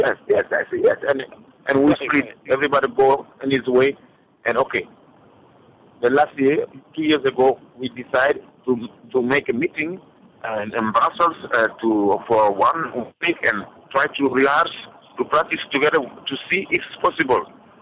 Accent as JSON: {"language": "English", "country": "Mali", "tie": "born or raised there", "second_language": "English", "said": "I know some word, yes, because I'm from Mali and I grow there, born and grow there, and I can understand some word of each language, group ethnic language. But the language I speak a lot is Bambara."}